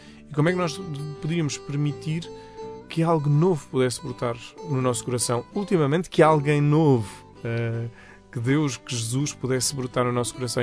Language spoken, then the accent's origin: Portuguese; Portugal; a comer, obviamente, como bons portugueses